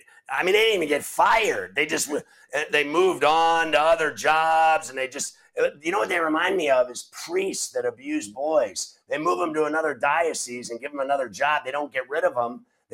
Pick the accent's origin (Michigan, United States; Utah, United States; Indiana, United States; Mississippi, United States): Indiana, United States; Valparaiso; when I was a kid growing up in Indiana, now you understand, my dad was with U.S. Steel, so I lived in Valparaiso